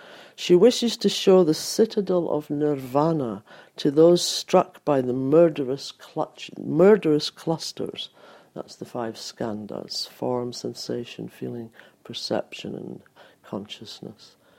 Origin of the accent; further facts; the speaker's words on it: Scotland, United Kingdom; accent: Scottish; I've actually used my Scottish accent to do the same thing. Because when I talk the way I used to talk, it's actually incomprehensible to people.